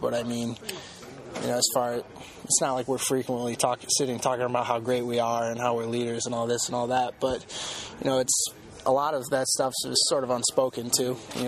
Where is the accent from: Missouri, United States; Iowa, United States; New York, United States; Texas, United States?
Iowa, United States; The fact that, you know, I grew up in Iowa didn't make it hurt more, right?